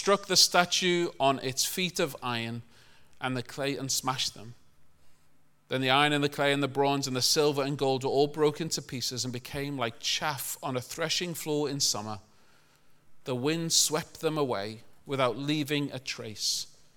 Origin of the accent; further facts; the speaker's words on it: United Kingdom; born there; the nation that I was born in around Brexit